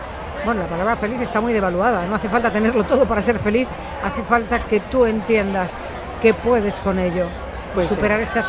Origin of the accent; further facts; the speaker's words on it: Andalusia, Spain; Sí, yo también.